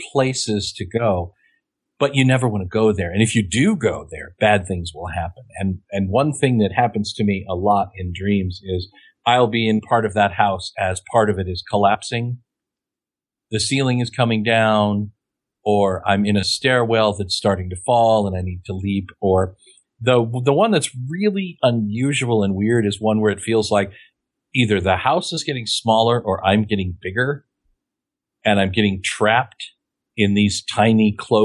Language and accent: English; Kansas, United States; I grew up in Western Kansas where there are lots of abandoned churches and abandoned collapsing houses.